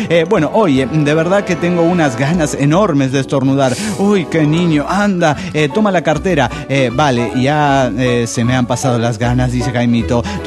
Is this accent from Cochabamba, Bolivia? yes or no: yes; Cochabamba, Bolivia; Soy el lógico de Cochabamba, Bolivia.